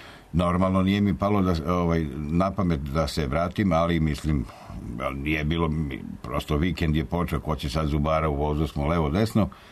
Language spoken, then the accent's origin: Serbian; Serbia